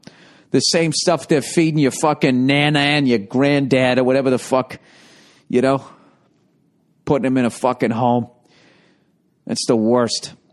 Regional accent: United States; I mean, it's a funny thing to bring up as an American when I go up there.

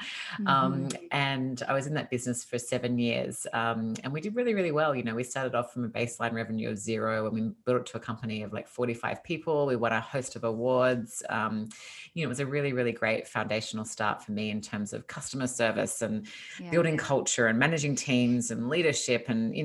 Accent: Australia; accent: Australian; moved away as an adult; now in Los Angeles, United States; you probably hear from my accent that I'm originally Australian. I moved to Los Angeles in California 5 years ago now, and we love it here.

